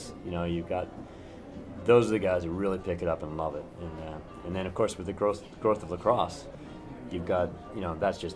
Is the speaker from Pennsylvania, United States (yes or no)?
yes; Pennsylvania, United States; I grew up in Pennsylvania, and lacrosse was pretty local there, and, you know, sort of northeast sport.